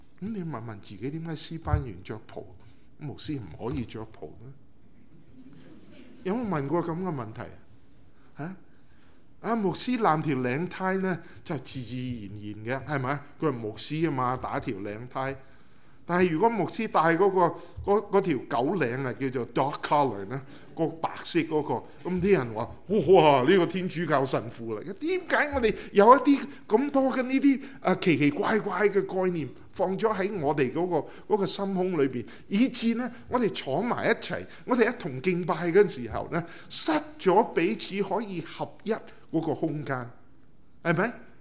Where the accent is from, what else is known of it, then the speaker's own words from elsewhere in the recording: Tiu Keng Leng, Hong Kong; also born or lived in Vietnam; 我做过难民，我做过越南的华侨，我做过在调景岭长大的香港人， 我做过在北美留学的留学生，我做过北美的华人